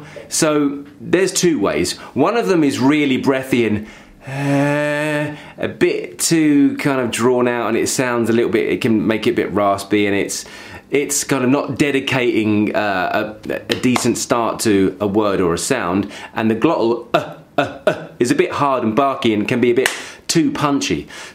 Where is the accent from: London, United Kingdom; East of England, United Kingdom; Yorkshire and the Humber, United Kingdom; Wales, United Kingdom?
London, United Kingdom; accent: East London; So my natural accent, for example, is from East London.